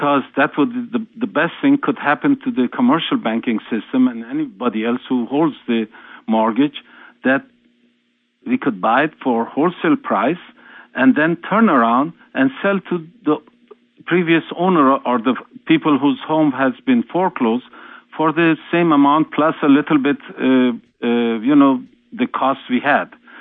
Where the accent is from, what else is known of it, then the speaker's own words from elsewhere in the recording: Iran; English is a second language; now in United States; as you know, I came from Iran. I ran away from there because there is a tyranny of religion.